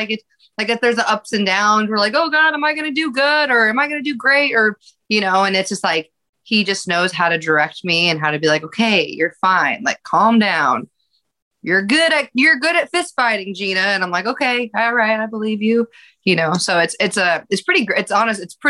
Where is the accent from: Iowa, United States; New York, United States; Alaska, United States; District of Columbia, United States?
Alaska, United States; I was actually a competitive figure skater growing up in Alaska.